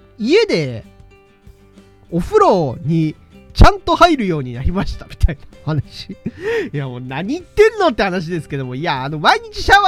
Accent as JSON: {"language": "Japanese", "region": "Hokkaido", "country": "Japan", "lives_now": "Tokyo, Japan", "said": "元道民元道民としてはね、なんかこれは冬じゃねえなって感じはなんか今でもやっぱりしますけれども、"}